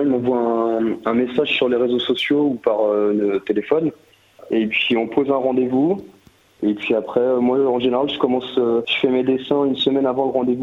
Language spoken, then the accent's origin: French; Beaumont-sur-Sarthe, Pays de la Loire, France; Et sachant que j'habitais toute mon enfance à Beaumont-sur-Sarthe, je me suis orienté dans ce village.